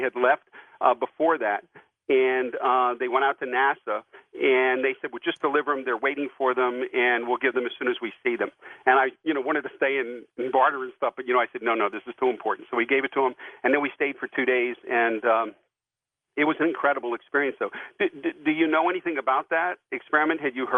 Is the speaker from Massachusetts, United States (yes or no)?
no; Maryland, United States; I grew up in Maryland, and I went to the University of Maryland, and I worked in the physics department.